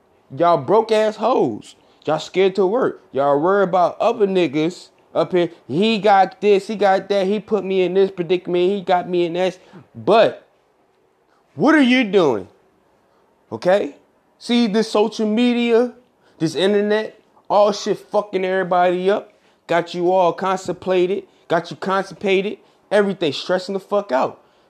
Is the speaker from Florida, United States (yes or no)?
no; Philadelphia, Pennsylvania, United States; I'm from Philadelphia, okay?